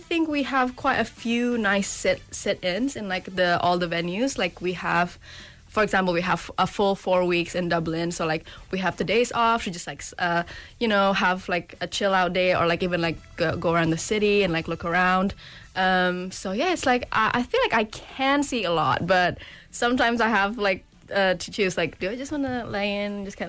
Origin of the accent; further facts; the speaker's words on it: Indonesia; now in United Kingdom; because I'm not originally from the country, so I moved to the UK, like, only about 2 years ago. So I'm from Indonesia.